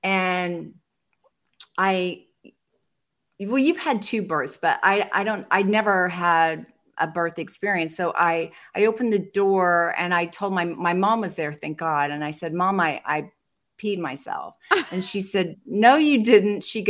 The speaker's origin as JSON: {"language": "English", "region": "Indiana", "country": "United States", "said": "here's the crazy thing is I was from Indiana"}